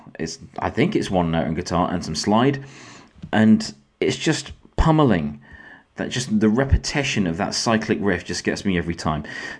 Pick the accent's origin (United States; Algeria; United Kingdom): United Kingdom; Sheffield, Yorkshire and the Humber; it was a favourite when I would visit the Roxy's Rock Club back in Sheffield in my hometown.